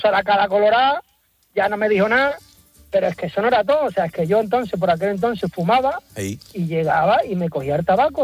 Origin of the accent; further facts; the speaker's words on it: Cádiz, Andalusia, Spain; moved away as an adult; now in Tarragona, Spain; hace 20 años... yo soy de Cádiz, ¿no? Y me vine a Tarragona a vivir.